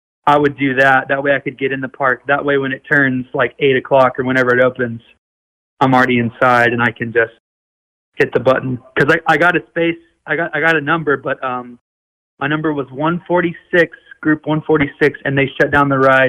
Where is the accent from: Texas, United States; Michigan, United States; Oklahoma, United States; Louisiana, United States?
Texas, United States; Big Spring; I'm from Big Spring, Texas, a little small town in West Texas, like halfway between Dallas and El Paso.